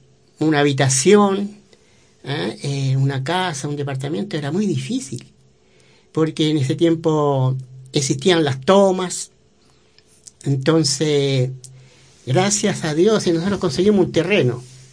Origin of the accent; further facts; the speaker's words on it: Santiago, Santiago Metropolitan Region, Chile; now in Villa Alemana, Chile; No, yo fui nacido y criado en Santiago.